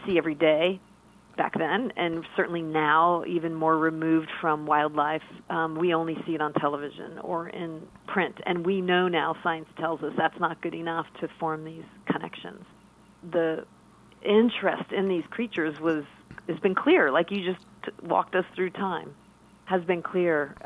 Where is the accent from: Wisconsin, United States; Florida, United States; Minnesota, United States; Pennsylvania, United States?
Florida, United States; Miami; You know, having the luxury like you did of growing up in Miami, I had the Everglades, the Keys, you know, the beaches at my disposal.